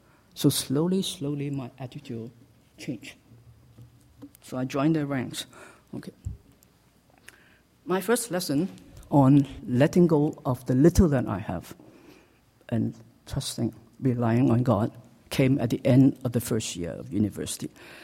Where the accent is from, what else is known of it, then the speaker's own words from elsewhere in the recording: Hong Kong; moved away as an adult; now in Winnipeg, Canada; I came from Hong Kong to Winnipeg.